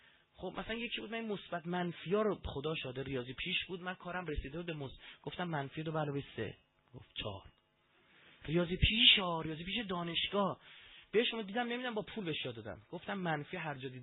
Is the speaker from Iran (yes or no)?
yes; Iran; ما ایرانیم من عرب نیستم